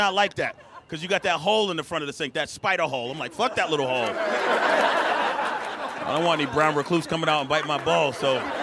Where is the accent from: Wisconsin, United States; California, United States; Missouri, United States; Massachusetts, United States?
Massachusetts, United States; Boston; I'm from Boston, and I think it's so lovely.